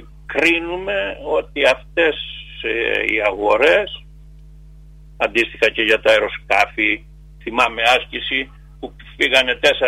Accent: Crete, Greece; όταν έκανα κάποιες κουβέντες στην Κρήτη, ας πούμε, στην πατρίδα μου.

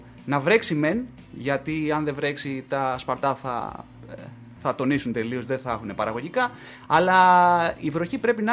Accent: Central Greece, Greece; Βόρεια Εύβοια, καταγωγή μου.

